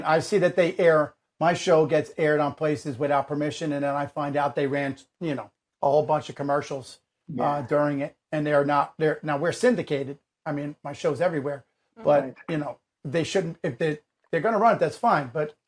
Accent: New Jersey, United States; I'm Italian from North Jersey.

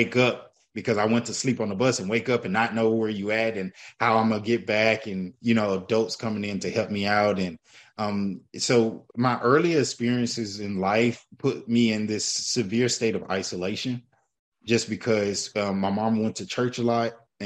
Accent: Houston, Texas, United States; And so a little bit about me, born and raised in Houston, Texas.

